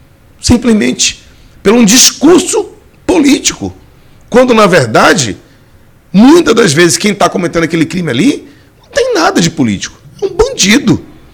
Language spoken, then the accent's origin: Portuguese; Brazil; Nós, enquanto brasileiros, temos que começar a discutir o que a gente quer para a nação.